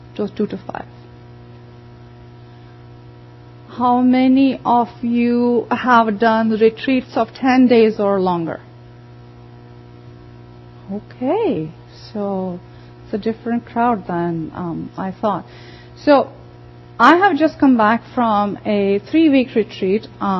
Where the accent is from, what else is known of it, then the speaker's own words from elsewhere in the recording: India; I, of course, grew up sitting down on the floor all the time because I grew up in India.